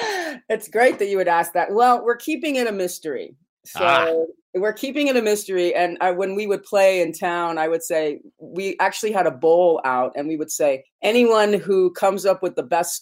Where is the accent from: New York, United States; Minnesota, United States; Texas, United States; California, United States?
California, United States; moved away as an adult; also born or lived in Jerusalem; now in Santa Fe, United States; I was born in Jerusalem, but I was raised in America, in the desert in Southern California. And I've spent a lot of my summers in Jerusalem with my family there. So I'm both Middle Eastern and American. I moved to Santa Fe in the 90s